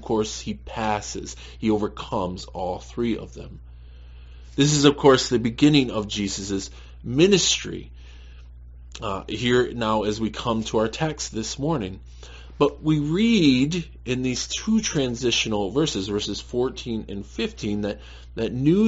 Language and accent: English; Michigan, United States; most of the time when I have returned to visit the hometown that I grew up in Michigan, I've often had these sort of warm, nostalgic feelings